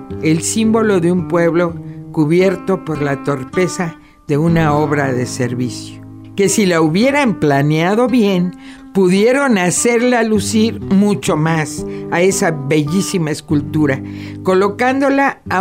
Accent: Mexico; como los mexicanos sabemos de Mandela o de Gandhi

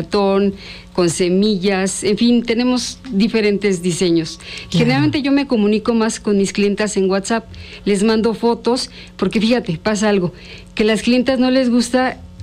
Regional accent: Zacatlán de las Manzanas, Puebla, Mexico; Yo soy de Zacatlán de las Manzanas, voy a llevar esta semana, la siguiente, manzanas en latonas y padrísimas.

